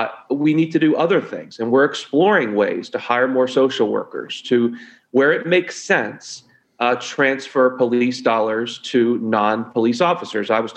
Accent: Louisville, Kentucky, United States; So as you know, I'm from Louisville.

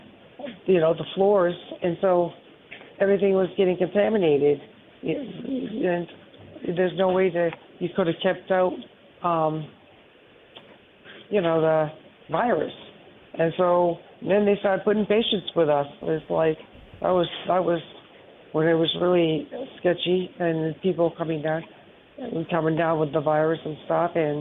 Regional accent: Maine, United States; now in New York, United States; Well, I'm originally from Maine, and I came to New York because I was thrown into a nursing home.

